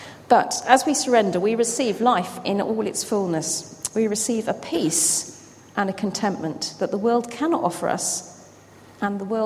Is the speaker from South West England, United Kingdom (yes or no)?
yes; Gloucester, South West England, United Kingdom; Bishop Hooper was burnt at the stake in Gloucester, which is my hometown.